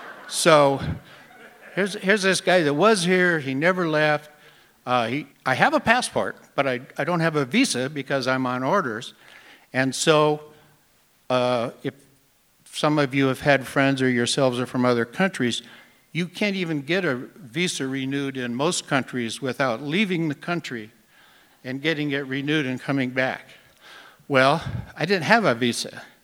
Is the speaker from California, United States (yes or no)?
no; Missoula, Montana, United States; So I call up to Taipei, to that office, and I say, I'm from Missoula, Montana, and I'd like to come up and meet with Mr. Sam H.C. Chen.